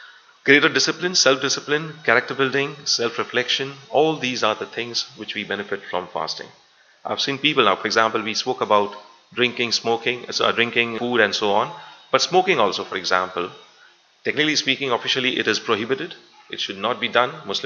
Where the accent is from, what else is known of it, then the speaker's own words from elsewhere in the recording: Mumbai, Maharashtra, India; moved away; I come from India, Bombay, that's where I was born. And my whole life I lived here before migrating to this beautiful country 17 years ago.